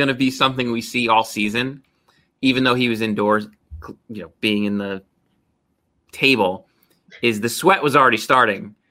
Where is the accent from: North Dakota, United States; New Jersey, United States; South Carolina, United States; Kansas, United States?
New Jersey, United States; Just like when I say I'm from New Jersey and someone says, hey, do you know so-and-so?